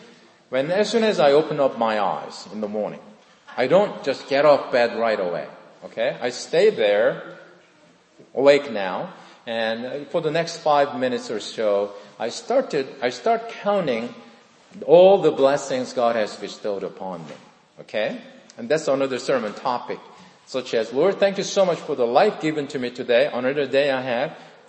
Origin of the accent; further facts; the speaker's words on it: Incheon, South Korea; English is a second language; he landed from his boat on Incheon, which is my hometown in South Korea.